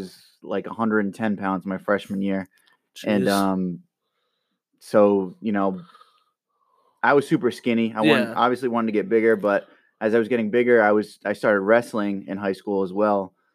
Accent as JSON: {"language": "English", "town": "Cumberland", "region": "Rhode Island", "country": "United States", "tie": "born or raised there", "said": "But yeah, born and raised in Cumberland."}